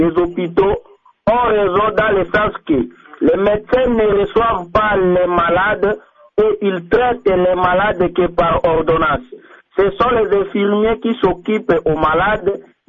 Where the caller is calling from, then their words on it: Buta, Bas-Uélé, DR Congo; depuis la province du Bazou, et précisément ville de Bouta, chef Foulier.